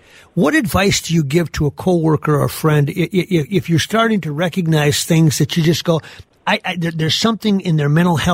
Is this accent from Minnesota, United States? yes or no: yes; Gaylord, Minnesota, United States; he's from Olivia, I'm from Gaylord.